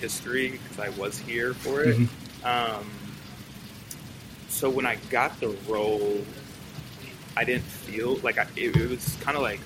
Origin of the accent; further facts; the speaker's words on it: Maryland, United States; now in Texas; Like I mentioned, I was growing up in Maryland for a little bit, so Foamposites were a huge thing as well.